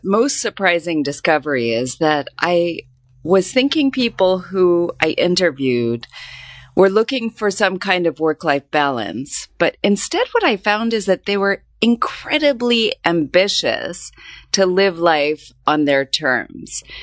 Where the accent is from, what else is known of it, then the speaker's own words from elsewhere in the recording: Tucson, Arizona, United States; moved away as an adult; now in Hong Kong; So it's not an interesting story for where I grew up in Tucson, Arizona, but now that I've spent 20 years living abroad